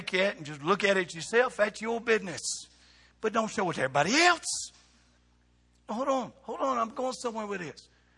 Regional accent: Bowling Green, Kentucky, United States; We said, we're from Bowling Green, Kentucky.

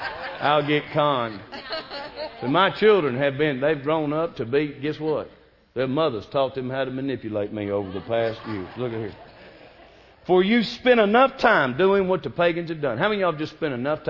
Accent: the South, United States; I'm from the South.

